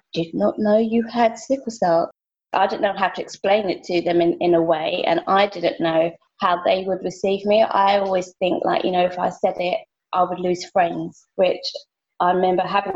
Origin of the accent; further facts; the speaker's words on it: United Kingdom; live in the UK, as you can tell by my accent.